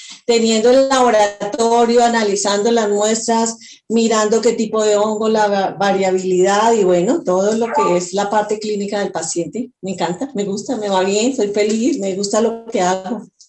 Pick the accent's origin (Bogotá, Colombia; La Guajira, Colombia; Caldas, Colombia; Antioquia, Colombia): Bogotá, Colombia; yo soy de Bogotá, Colombia. Llevo muchos años en la podología y mi tema base es la micología. Yo soy bacterióloga de Colombia.